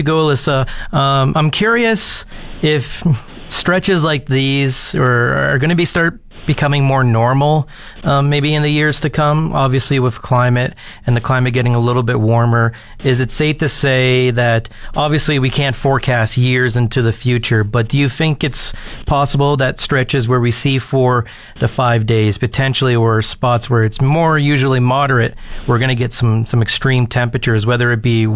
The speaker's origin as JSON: {"language": "English", "region": "Ontario", "country": "Canada", "said": "Like I said, I'm from Southern Ontario. I'm used to 40 degree weather."}